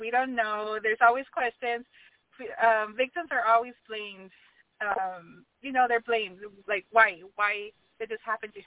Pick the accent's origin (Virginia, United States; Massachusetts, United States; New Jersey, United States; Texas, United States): Texas, United States; Las Milpas; first language Spanish; English is a second language; Actually, my first language was Spanish. I was a Spanish speaker. I grew up in Las Milpas, which is a colonia here in the valley, not too far from McAllen. And my family, we ended up moving into McAllen.